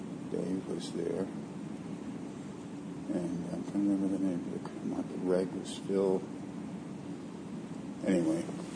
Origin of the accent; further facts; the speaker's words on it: Albany, New York, United States; also born or lived in Portland, Maine; I was born in Portland, Maine, but grew up in New York, in Albany, New York.